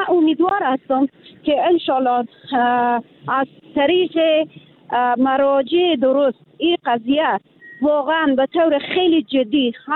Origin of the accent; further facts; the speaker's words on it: Afghanistan; now in Iran; به عنوان یک افغان، همیشه دفاع کردم از وطن خود، از وطن خود و حالش هم میکنم.